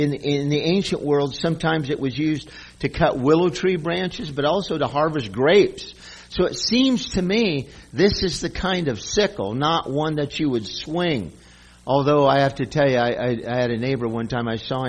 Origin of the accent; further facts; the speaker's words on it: Kansas, United States; I'm from Kansas, wheat country, and I love seeing those golden fields of wheat blowing in the wind.